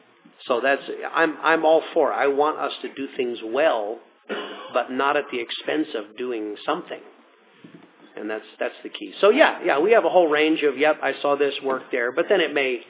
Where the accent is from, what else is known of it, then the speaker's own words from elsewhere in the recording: Australia; moved away; when I came from Australia, rock and roll was my orientation.